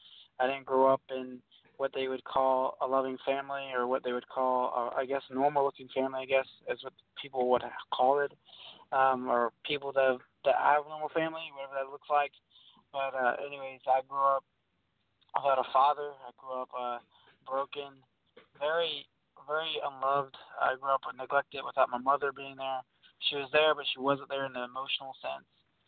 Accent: Orange Park, Florida, United States; I'm from Orange Park, Florida.

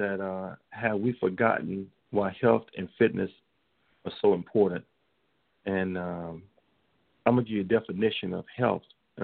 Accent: Louisiana, United States; now in New York, United States; I tell people I'm from Louisiana, small town. But we learn from each other. I tell people I live in New York, though.

